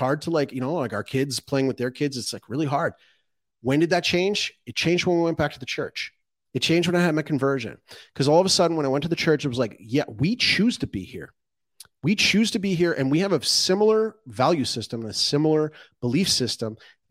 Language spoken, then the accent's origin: English; Canada; I'm from Canada. I grew up in Canada. My ancestors came to Canada. They came to Canada and then they settled in Canada in harsh conditions. They built up their ranches.